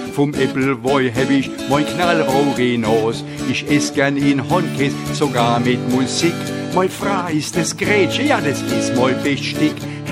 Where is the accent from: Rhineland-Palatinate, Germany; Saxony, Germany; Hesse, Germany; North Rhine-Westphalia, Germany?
Hesse, Germany; Weiher; komm aus Weiher und hab für euch einmal ein Lied zusammen gebastelt.